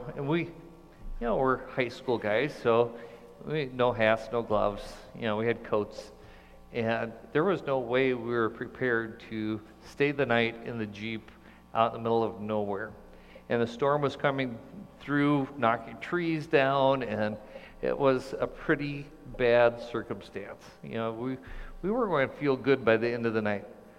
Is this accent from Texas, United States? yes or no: no; Montana, United States; I was thinking way back in the mid-80s, growing up in Montana, there was this place called Griffin Creek Hill.